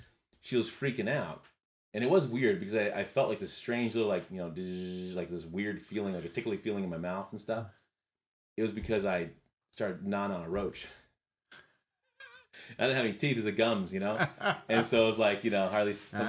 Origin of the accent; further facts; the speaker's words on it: Petaluma, California, United States; born there; now in Ankeny, United States; I was born in Northern California. What kind of Northern? Petaluma, California, if you want to look that up. And then my dad was Coast Guard.